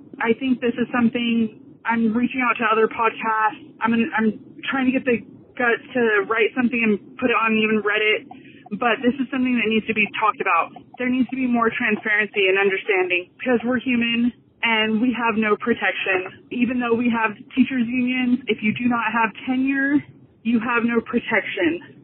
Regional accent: California, United States; I'm from California, and I'm a special education teacher.

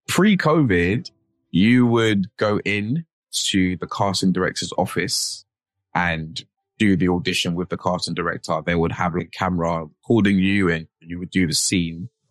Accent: London, United Kingdom; I'm in my late 20s. I'm from London. I was born and raised in London.

